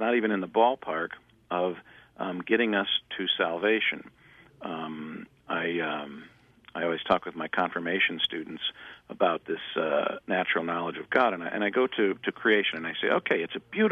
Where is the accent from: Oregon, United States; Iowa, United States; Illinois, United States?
Iowa, United States; I grew up in Iowa, and so we were under the threat of tornadoes